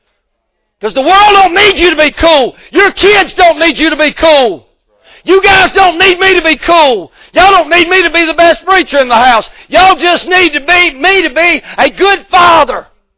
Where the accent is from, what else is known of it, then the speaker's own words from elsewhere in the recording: Georgia, United States; can laugh at us from being from West Georgia. They can laugh at us because I used to wish that I could change my accent because I don't like to hear myself talk because I'm like, golly, I sound like a redneck hillbilly.